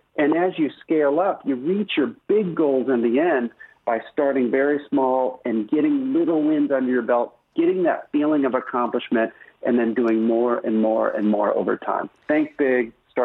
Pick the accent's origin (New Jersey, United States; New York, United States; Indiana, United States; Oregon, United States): Indiana, United States; I'm from Indiana, so I grew up on